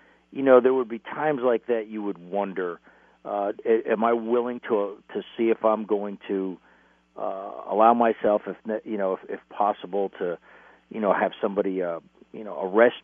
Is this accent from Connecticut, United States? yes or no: no; New Jersey, United States; I'm from New Jersey, so, you know.